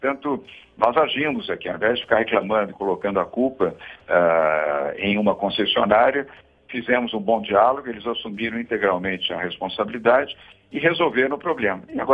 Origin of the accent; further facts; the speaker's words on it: São Paulo, Brazil; Eu meu Tatuzão não é meu. Eu sou de São Paulo.